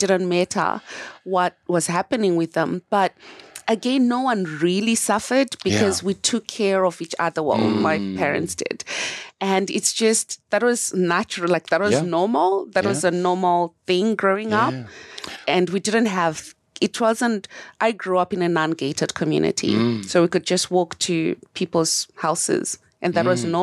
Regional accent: Harare, Zimbabwe; So I was born in Zimbabwe in Harare. Harare is the capital city.

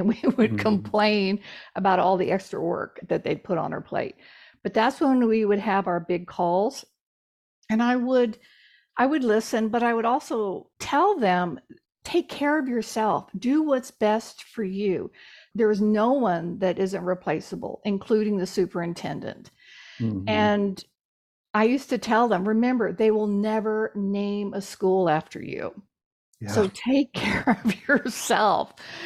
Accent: Texas, United States; And I'm from Texas, so I have a very direct sense of humor.

